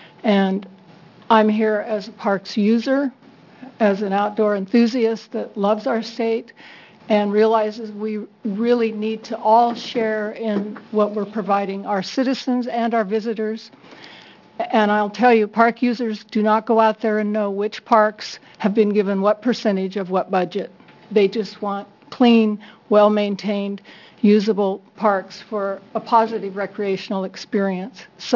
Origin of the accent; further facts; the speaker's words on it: Eugene, Oregon, United States; I'm from Eugene. I'm a native Oregonian, a proud native Oregonian